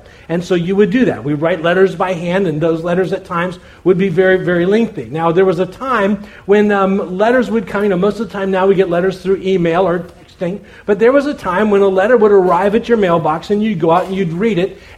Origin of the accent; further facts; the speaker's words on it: Miami, Florida, United States; And I remember we grew up in Miami, Florida, and I remember it was so exciting because we were one of the last people on our block to actually get air conditioning put into our house.